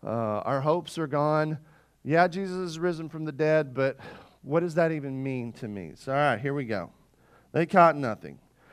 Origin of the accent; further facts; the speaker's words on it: Arkansas, United States; now in a small town like I grew up in Arkansas, there's nothing to do on Friday night.